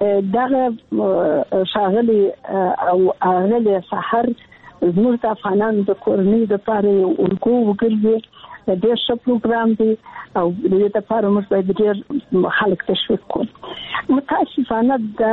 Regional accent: Kandahar, Afghanistan; also born or lived in Kabul; زه د کندهار یم

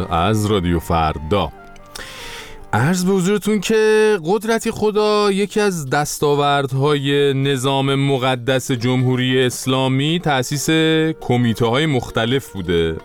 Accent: Iran; یادت میاد ای بابا ما ایرانی هستیم، تو کشور خودمون

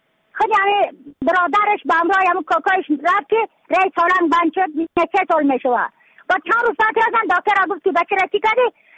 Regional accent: Badakhshan, Afghanistan; از بدخشان هستم، مرکز بدخشان ولسوالی اتل پایان.

